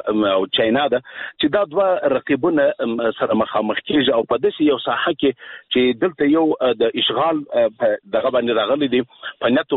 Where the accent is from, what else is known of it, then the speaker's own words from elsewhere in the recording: Afghanistan; موږ افغانان یو